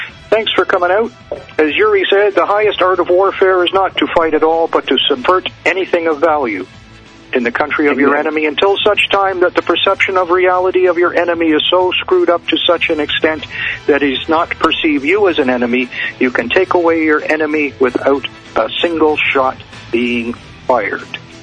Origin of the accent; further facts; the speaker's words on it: Canada; from Canada.